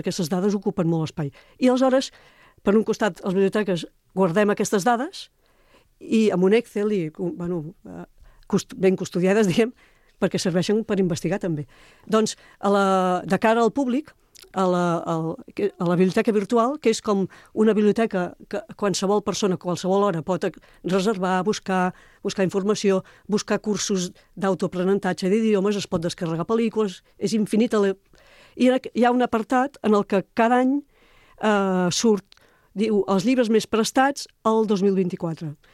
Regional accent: Barcelona, Catalonia, Spain; jo soc de Gràcia i ho conec

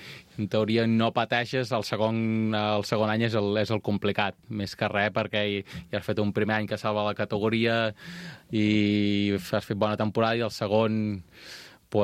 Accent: La Bleda, Catalonia, Spain; Parlant de la Bleda, que jo sóc de la Bleda

